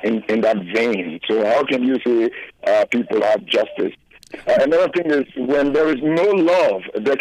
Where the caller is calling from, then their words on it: Riverdale, Georgia, United States; I call from Stockton Creek, Riverdale, Georgia.